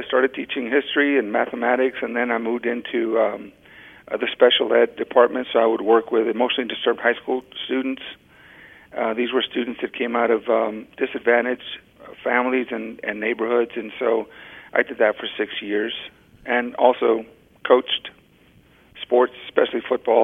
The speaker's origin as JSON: {"language": "English", "town": "Rio Grande City", "region": "Texas", "country": "United States", "tie": "born or raised there", "said": "I grew up in Rio Grande City, Texas. It's a border community in deep South Texas by the tip of Texas, right across the border from Mexico, actually."}